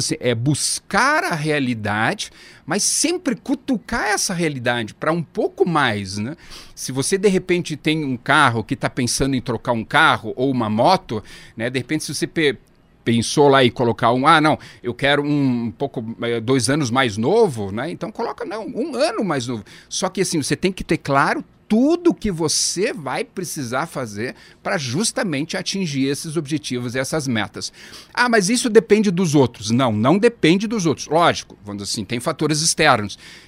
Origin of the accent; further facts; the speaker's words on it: Apucarana, Paraná, Brazil; eu sou de Apucarana, norte do Paraná, né?